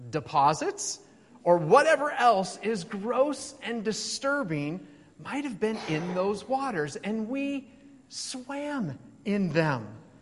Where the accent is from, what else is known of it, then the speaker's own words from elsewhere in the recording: Federal Way, Washington, United States; I grew up in Federal Way, Washington, which is just south of Seattle, and it rained every other day there